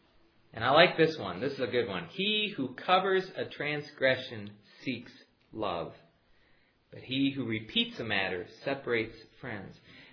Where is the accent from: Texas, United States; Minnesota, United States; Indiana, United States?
Minnesota, United States; You know, you got cattails growing in the ditches all over the place, and that's more like I grew up in Minnesota.